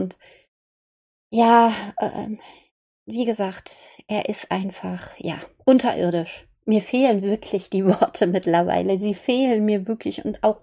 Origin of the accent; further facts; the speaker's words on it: Linz, Upper Austria, Austria; Okay, ich bin aus Linz.